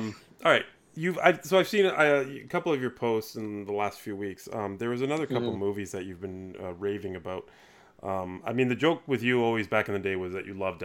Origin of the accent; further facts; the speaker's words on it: Canada; mind you, I'm Canadian